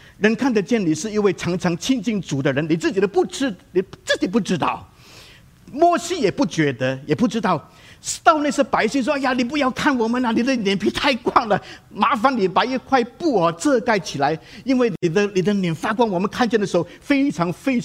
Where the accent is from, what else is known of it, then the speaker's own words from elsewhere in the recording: Guangdong, China; 你知道我是广东人哈，但是呢我祷告是用普通话祷告的啊，很多年来都这样子啊。当然有时候要广东话祷告我也可以